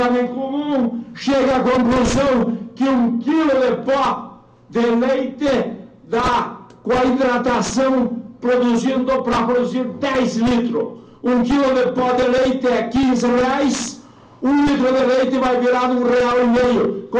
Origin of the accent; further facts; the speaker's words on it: São Jorge do Oeste, Paraná, Brazil; Em São Jorge do Oeste, a terra de onde eu vim, que fui duas vezes prefeito